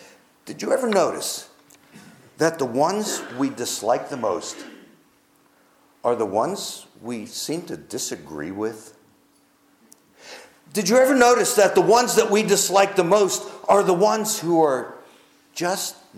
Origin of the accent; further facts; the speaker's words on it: Pittsburgh, Pennsylvania, United States; Well, sorry, I'm from Pittsburgh and I'm staying.